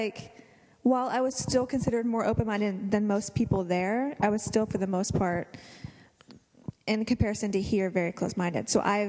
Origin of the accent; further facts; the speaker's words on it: Tennessee, United States; I moved here from Tennessee, and I moved out here to go to film school where we